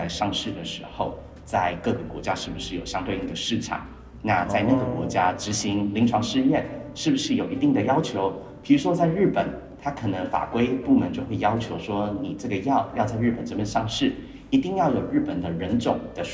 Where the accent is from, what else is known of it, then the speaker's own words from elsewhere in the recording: Taiwan; also born or lived in Canada / Singapore; 因为我自己其实是在小时候在加拿大读书，然后在加拿大求学，然后回到台湾之后也在新加坡待过。新加坡求学过，然后回来台湾这样子